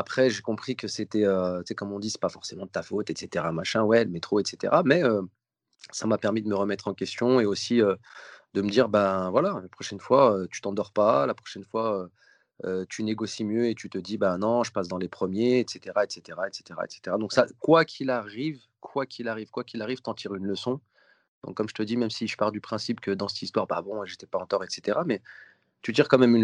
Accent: Lyon, Auvergne-Rhône-Alpes, France; au lieu de vivre un très beau rêve en tant que Lyonnais

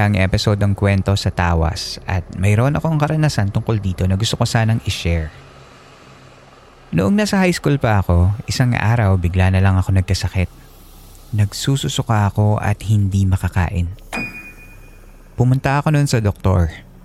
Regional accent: Cavite City, Calabarzon, Philippines; Sa amin sa Cavite City, karamihan sa mga nakatatanda ay naniniwala sa mga magtatawas.

